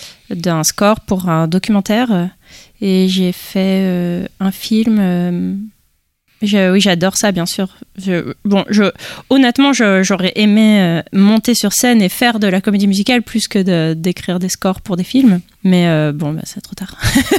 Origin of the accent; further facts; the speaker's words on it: Brussels, Brussels-Capital Region, Belgium; j'ai grandi en Belgique, donc Bruxelles